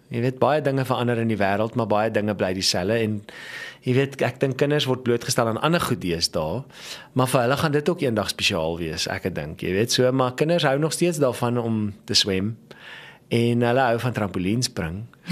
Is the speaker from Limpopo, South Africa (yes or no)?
no; Johannesburg, Gauteng, South Africa; Ek het groot geword in Johannesburg, in Agste straat.